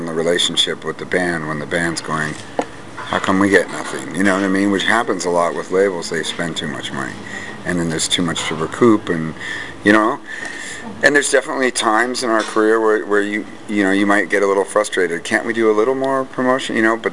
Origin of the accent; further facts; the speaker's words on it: California, United States; It's weird for me because I'm from the Bay Area.